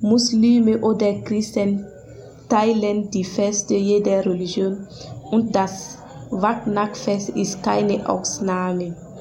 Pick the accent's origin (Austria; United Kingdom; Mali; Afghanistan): Mali; Bamako; Ich bin Christin. Ich komme aus Bamako, das ist in Mali.